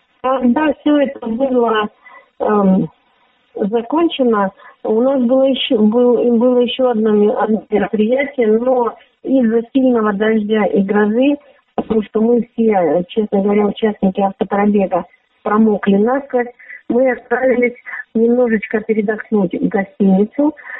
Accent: Donbas, Ukraine; «Здравствуйте, я с Донбасса»

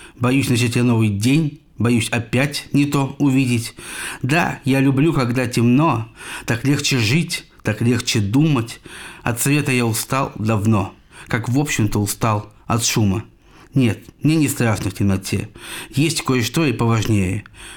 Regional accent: Tula, Tula Oblast, Russia; есть про мой родной город, про Тулу

